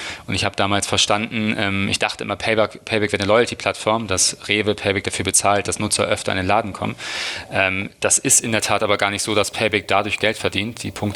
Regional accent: Hamburg, Germany; Ich komme aus dem Süden von Hamburg, aus dem schönen Neugraben.

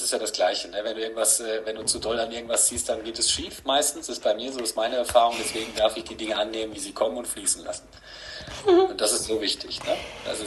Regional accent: Gütersloh, North Rhine-Westphalia, Germany; now in Paderborn, Germany; ich wohne jetzt seit 20 Jahren hier. Man könnte sagen, ich komme eigentlich aus Gütersloh, aber es ist nicht so weit.

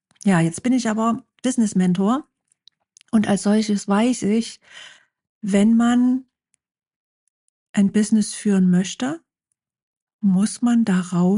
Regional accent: Saxony, Germany; accent: Saxon; Ich komme aus Sachsen und das hört man. Das hört man einfach. Und ich habe jahrelang diese Last mit mir rumgetragen und dachte mir so, Gott, warum muss es denn ausgerechnet Sachsen sein mit dem sächsischen Dialekt?

